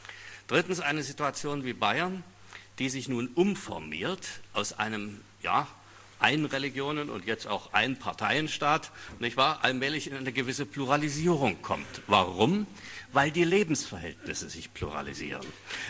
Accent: India; now in Germany; Ich bin zweitens in Indien aufgewachsen, habe dort gelebt, in einer wirklich religionspluralen Gesellschaft und lebe nun in Bayern, einer nicht so religionspluralen Gesellschaft.

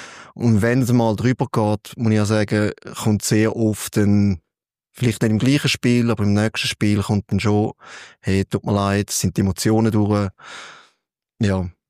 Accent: Frauenfeld, Thurgau, Switzerland; Ich bin oben im Internat gewesen, aufgewachsen im Frauenfeld.

